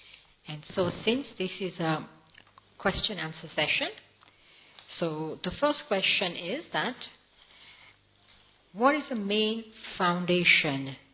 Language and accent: English; England, United Kingdom; I'm originally from England